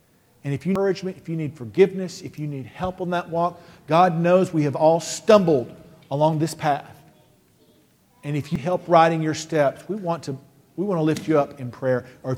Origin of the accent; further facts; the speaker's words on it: Texas, United States; I told you I was from Texas.